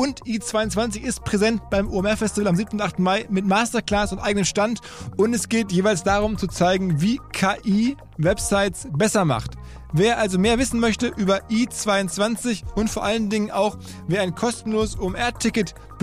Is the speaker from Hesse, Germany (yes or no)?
no; Hamburg, Germany; als Hamburger